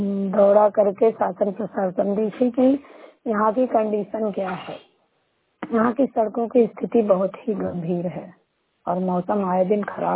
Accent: Sultanpur, Uttar Pradesh, India; मैं सुल्तानपुर की निवासी हूँ।

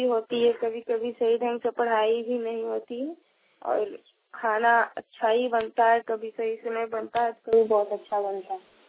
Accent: Maganpur, Jharkhand, India; मैं ग्राम मगनपुर थाना गोला जिला रामगढ़ की रहने वाली हूँ।

